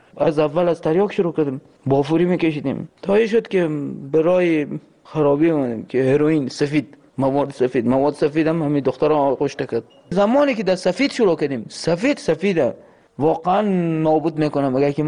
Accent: Afghanistan; moved away

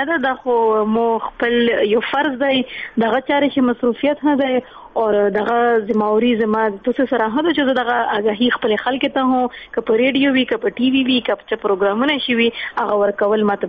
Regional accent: Khyber Pakhtunkhwa, Pakistan; زه یو قبایلی یم، زه د ساوت وزیرستان یم،

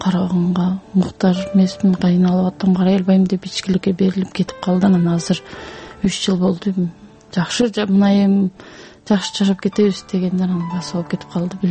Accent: Naryn, Naryn Region, Kyrgyzstan; мен азыр Нарындан, өзүм Нарындыкмын

